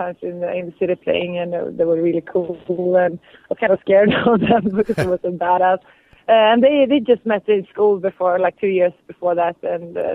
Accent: Stockholm, Stockholm County, Sweden; English is a second language; the ones that made us want to play on our different spaces where we grew up in Stockholm.

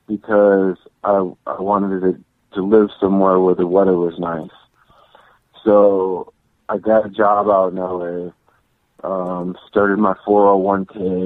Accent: Shelby, Michigan, United States; also born or lived in Muskegon; I was born in Muskegon in 1965, and we moved to Shelby, not Shelby Township by Detroit, but Shelby, which is just north of Muskegon, by Silver Lake Sand Dunes in 1975. So I really grew up in that area.

